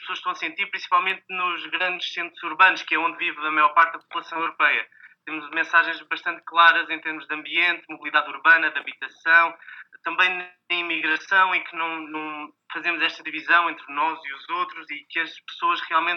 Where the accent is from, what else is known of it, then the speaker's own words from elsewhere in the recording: Lisbon, Portugal; born there; Nasci em Lisboa